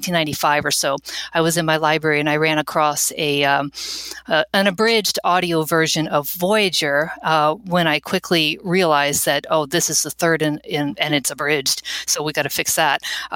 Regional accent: Maryland, United States; also born or lived in Virginia; I was raised on the East Coast. I was born in Virginia, raised in Maryland

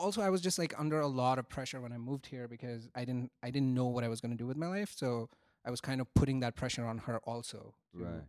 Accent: India; So just being an Indian and have grown up in this environment where you're consistently pushed to do better

